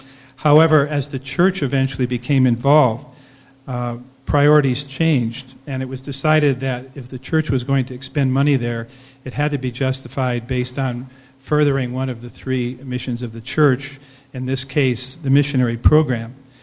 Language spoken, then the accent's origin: English; Milwaukee, Wisconsin, United States; because my father loved history, and I'm from Milwaukee, and so we would make that drive to Nauvoo starting in the 50s, really.